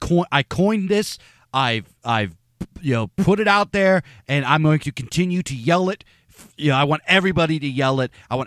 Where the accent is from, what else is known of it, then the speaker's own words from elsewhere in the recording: United States; I grew up in America. And in America, we're fed the line of free markets this, free markets